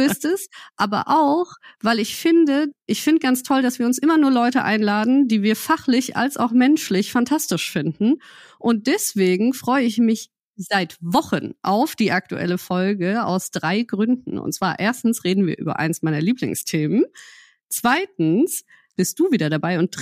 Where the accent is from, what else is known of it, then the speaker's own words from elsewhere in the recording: Berlin, Germany; ich komme aus Berlin